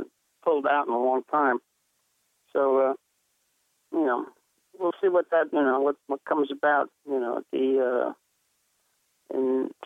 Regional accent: New York City, New York, United States; It's from the time I was a kid growing up in the Bronx

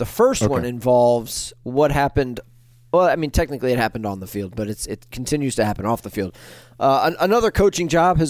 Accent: Atlanta, Georgia, United States; that was the team that I grew up rooting for along with my dad, deep, deep in enemy territory, okay, growing up in Atlanta.

